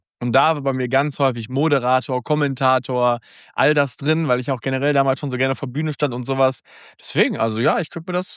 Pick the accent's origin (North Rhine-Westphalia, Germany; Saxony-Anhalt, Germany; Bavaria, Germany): North Rhine-Westphalia, Germany; Waltrop; Ich komme aus Waltrop.